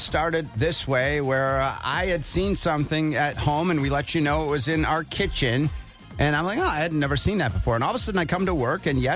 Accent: Wisconsin, United States; hey, I'm from Wisconsin, right?

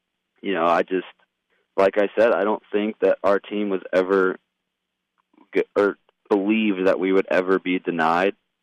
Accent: Nashville, Tennessee, United States; growing up in Nashville, watching Vanderbilt in the College World Series

